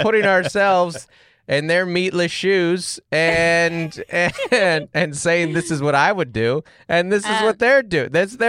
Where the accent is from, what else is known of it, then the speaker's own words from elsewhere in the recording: Federal Way, Washington, United States; I'm from Federal Way, Washington. I know run down cities.